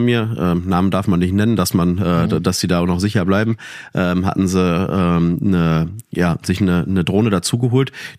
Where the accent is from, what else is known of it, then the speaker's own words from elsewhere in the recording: Dortmund, North Rhine-Westphalia, Germany; jetzt ich komme aus Dortmund